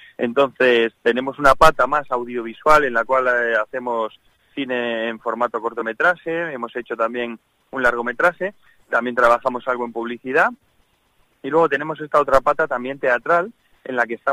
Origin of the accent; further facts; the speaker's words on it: Cantabria, Spain; yo soy de Cantabria y me encantaría llevar este proyecto a Cantabria